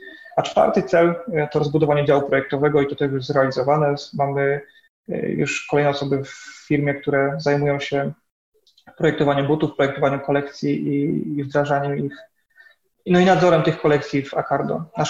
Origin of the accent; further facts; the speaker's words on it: Lesser Poland, Poland; zakładów wszystkich z okolicy Wadowic, tej lokalnych, bo ja się stąd wywodzę, ja też pochodzę z rodziny szewskiej